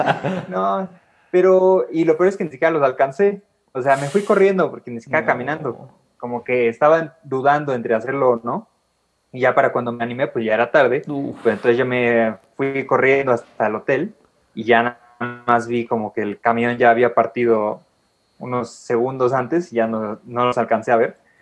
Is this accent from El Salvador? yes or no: no; State of Mexico, Mexico; No, yo no soy de Veracruz, yo soy del Estado de México.